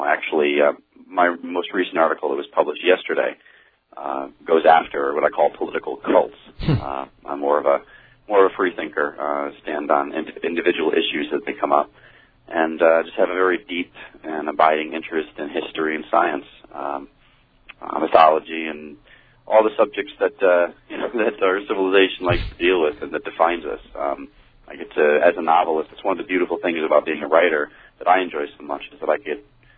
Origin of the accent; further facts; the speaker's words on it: Connecticut, United States; also born or lived in New York; I grew up right about in central Connecticut.